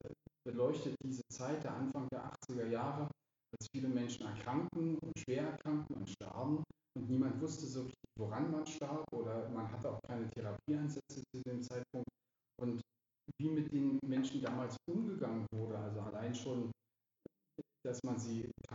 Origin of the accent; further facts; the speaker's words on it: East Germany, Germany; Also ich bin ja damals in der DDR groß geworden